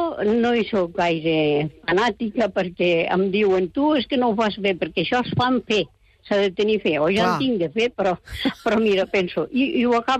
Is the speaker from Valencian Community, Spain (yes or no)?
no; Catalonia, Spain; soc més catalana que res.